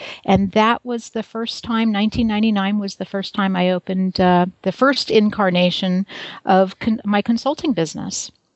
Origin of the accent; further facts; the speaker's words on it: California, United States; Okay. I grew up in Southern California.